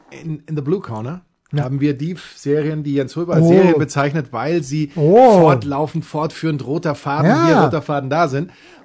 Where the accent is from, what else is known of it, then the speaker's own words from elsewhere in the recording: South Germany, Germany; wir waren als Süddeutsche, hatten wir das Glück, teilweise je nach Wetter 4 bis 5 sogar zu kriegen, wenn die Österreicher reinkamen.